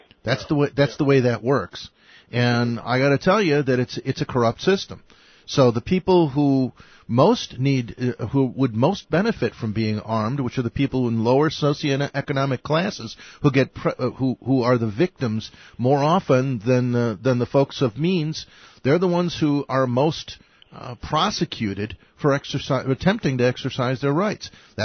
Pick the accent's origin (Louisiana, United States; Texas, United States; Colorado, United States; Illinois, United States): Illinois, United States; Chicago; moved away; What happens, and I'm from Chicago, and one of the reasons I left it was that basically I'm a refugee for the right to keep and bear arms.